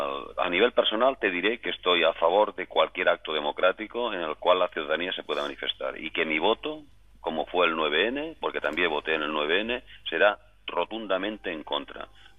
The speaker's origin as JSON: {"language": "Spanish", "town": "Granada", "region": "Andalusia", "country": "Spain", "tie": "born there", "said": "Perdone, pero yo de nacimiento soy alpujarreño, de Granada, entonces"}